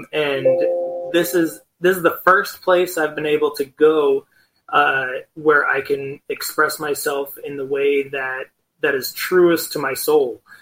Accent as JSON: {"language": "English", "town": "Portland", "region": "Maine", "country": "United States", "said": "I'm originally from Portland, Maine, and I came out here to do an artist in residency position at a college, the Burren College of Art."}